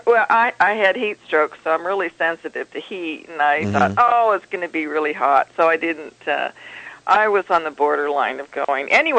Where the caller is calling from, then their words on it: Washington, United States; I'm from Washington State.